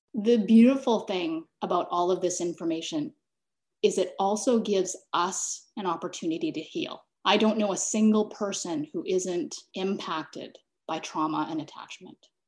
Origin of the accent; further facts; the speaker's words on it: Kamloops, British Columbia, Canada; I was born and raised in Kamloops. I could see the residential school across the river from where I grew up.